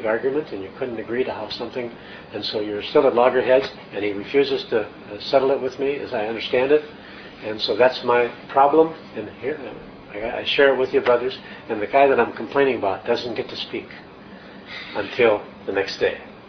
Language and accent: English; Minnesota, United States; You know, the family I grew up in Minnesota, it was a good German-Irish Catholic family